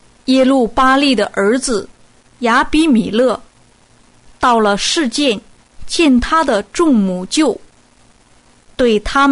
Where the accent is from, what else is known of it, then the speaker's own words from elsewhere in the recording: China; 我想我们中国人对于这种事情太熟悉了。中国历史上为了争夺王位而骨肉残杀、同室操戈的事情实在是太多了。